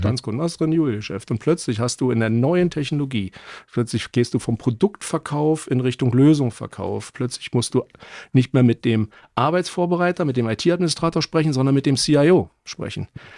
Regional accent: East Germany, Germany; now in Munich, Germany; Also bin dann also als Ossi in den Westen gegangen.

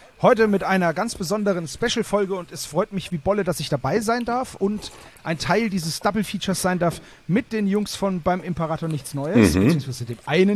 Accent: Southern Germany, Germany; Ja, ich bin ja aus Süddeutschland, das folgt ja einer gewissen Logik.

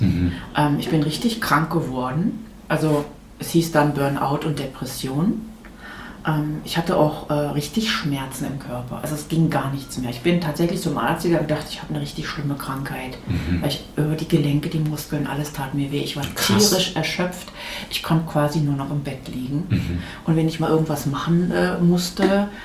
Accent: North Rhine-Westphalia, Germany; Ich bin in Nordrhein-Westfalen groß geworden.

